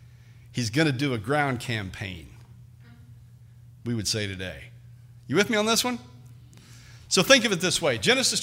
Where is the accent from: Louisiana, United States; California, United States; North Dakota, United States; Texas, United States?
Texas, United States; Nevada; I'm from Nevada, Texas.